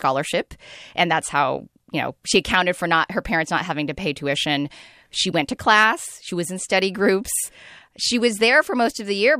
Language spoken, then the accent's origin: English; California, United States; I grew up in the Bay Area and grew up reading all the columnists.